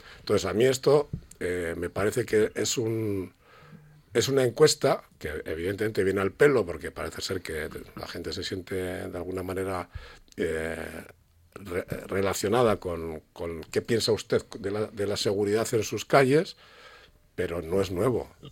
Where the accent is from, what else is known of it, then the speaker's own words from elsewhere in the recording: Bilbao, Basque Country, Spain; Yo, que vivo en Bilbao de toda la vida, soy de Bilbao de toda la vida, nacido en Bilbao